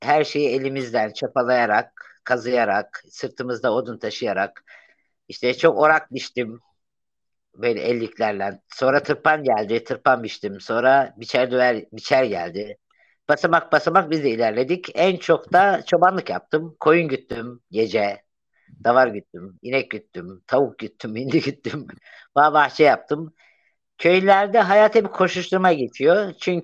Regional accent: Havza, Samsun, Turkey; Ben köy çocuğuyum. Köyde büyüdüm. Samsun ilinin Havza ilçesinin Hilmiye köyünde bir dağ köyü. Çok az işlenir toprak. Daha çok kayalık. Biz küçükken dediğim 1959 yıllarında doğdum.

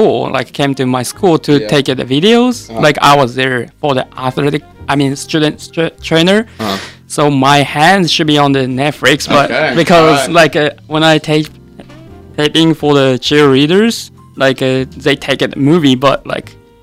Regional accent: Japan; English is a second language; I'm from Japan.

